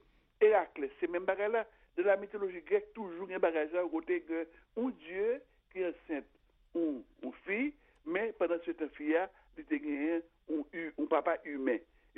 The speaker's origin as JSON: {"language": "French", "country": "Haiti", "said": "c'est pas nous même seulement en tant qu'haïtien qui bah ça t'arrivé"}